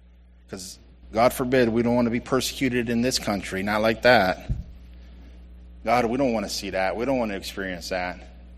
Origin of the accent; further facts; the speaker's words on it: Ireland; Then as an Irishman, as a Christian, I get a little bit angry.